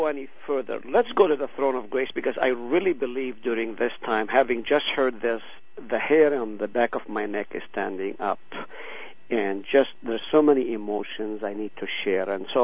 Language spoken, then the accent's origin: English; Palestine; I am from Palestine. I'm fluent in Arabic as well as Hebrew as well as Greek. I do not speak Greek, but I read Greek and I translate Greek.